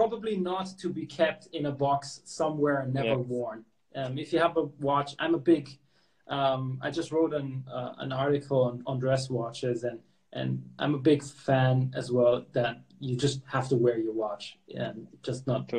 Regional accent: Hong Kong; And then I grew up in Hong Kong, actually

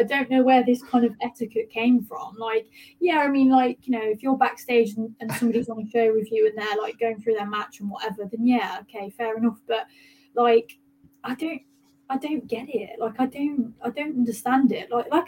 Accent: Coventry, West Midlands, United Kingdom; Obviously, it's my hometown, which is it's always nice to wrestle in your hometown.

